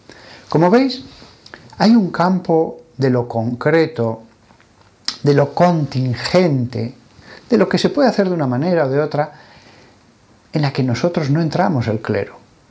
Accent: Aragon, Spain; Yo soy aragonés.

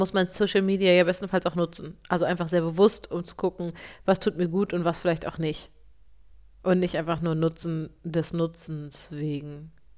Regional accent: Hamburg, Germany; also born or lived in Berlin; Ich bin in Hamburg und in Berlin aufgewachsen.

